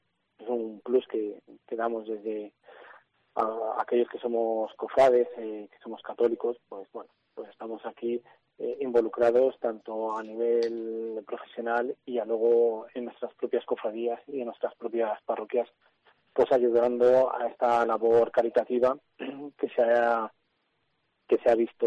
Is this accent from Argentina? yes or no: no; Zamora, Castile and León, Spain; now in Cádiz, Spain; la Semana Santa de mi tierra, de Zamora, donde allí también soy cofrade de uh-huh. varias cofradías.